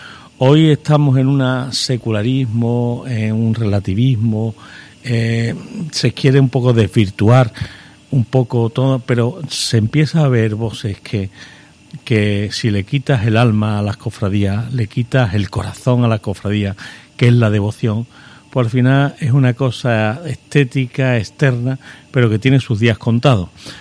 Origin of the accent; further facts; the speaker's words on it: Basque Country, Spain; Digo, que yo no vengo de Bilbao, que vengo de ahí al lado.